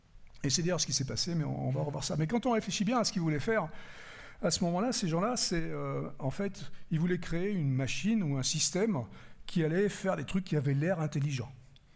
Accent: France; Alors moi je suis français, franchouillard de base

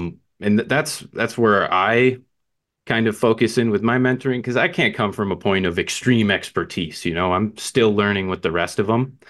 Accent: Chicago, Illinois, United States; I'm from Chicago.

